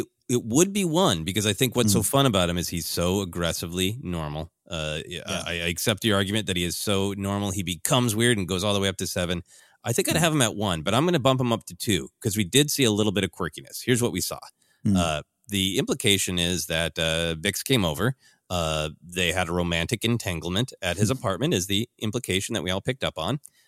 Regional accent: Midwest, United States; But growing up in the Midwest, there were so many like Schroeders and other names that had an H

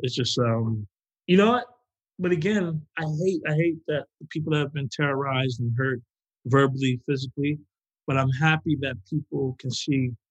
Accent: New York, United States; moved away as an adult; I said, yeah, I grew up right on Keysville. I moved out of here like 2007 or 2008. I left New York.

